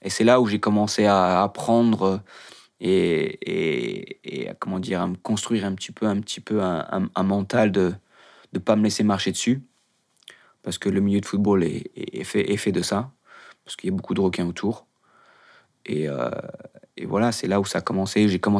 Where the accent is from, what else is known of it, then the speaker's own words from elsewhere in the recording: Paris, Île-de-France, France; J'ai grandi à Paris avec mes potes de Paris, mes copains d'enfance que j'ai toujours contact même maintenant.